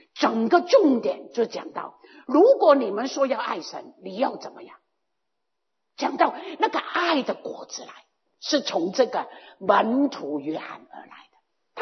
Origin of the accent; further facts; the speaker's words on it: Guangdong, China; 我们是广东人啊，广东人就知道哪一样东西是最重要的